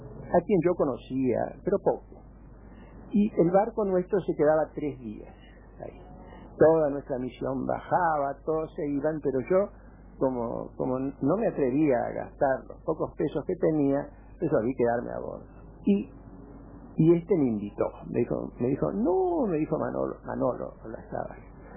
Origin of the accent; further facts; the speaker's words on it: Buenos Aires, Argentina; born there; esa esquina del Libertador y Tagle, donde yo nací, que es donde está el Automóvil Club.